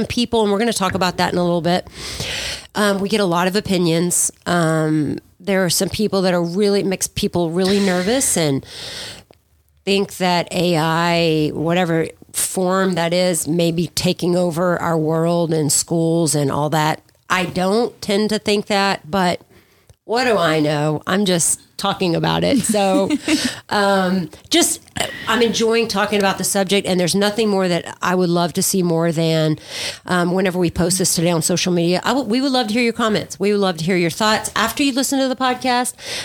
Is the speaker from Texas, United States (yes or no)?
yes; Pasadena, Texas, United States; I grew up in Pasadena